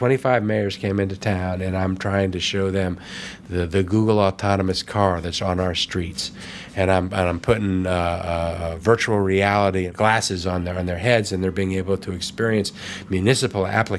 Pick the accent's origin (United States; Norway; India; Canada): United States; East Coast; I grew up on the East Coast. I came here for law school with no intention of staying.